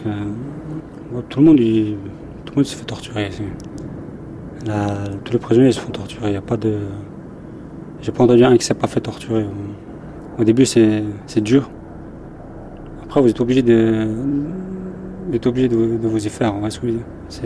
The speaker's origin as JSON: {"language": "French", "country": "Switzerland", "lives_now": "Syria", "said": "Je suis d'origine bosniaque, mais je viens de Suisse. J'ai 30 ans."}